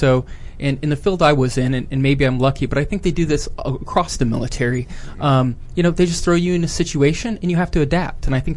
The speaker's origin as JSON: {"language": "English", "region": "South Dakota", "country": "United States", "tie": "born or raised there", "said": "I was out in the middle of the prairie. It's pretty much the same way there, you know. Growing up in South Dakota, you always depend on your family."}